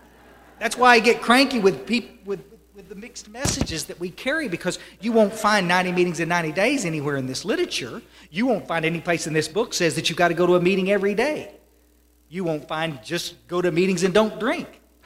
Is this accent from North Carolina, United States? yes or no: no; Kerrville, Texas, United States; also born or lived in Odessa; I was raised up in Kerrville, Texas, up in the hills. Actually, I was born out in Odessa, Texas. We were oil field trash.